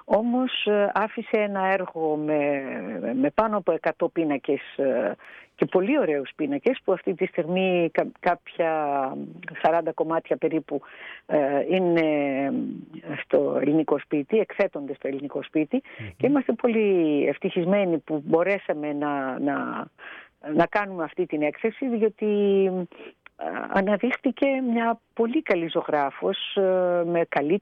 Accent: Thessaloniki, Central Macedonia, Greece; Εγώ είμαι Θεσσαλονικιά, βλέπετε ότι υπάρχει μια μικρή διαφορά τουλάχιστον εκεί.

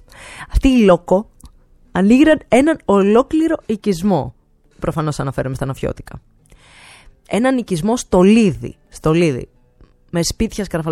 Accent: Thessaloniki, Central Macedonia, Greece; Είμαστε και από Θεσσαλονίκη, έτσι.

